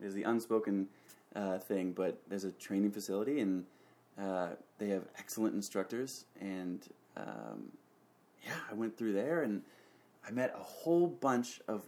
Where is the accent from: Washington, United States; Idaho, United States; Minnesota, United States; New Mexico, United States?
Washington, United States; I was a stone's throw from where I grew up, and it was meant to be.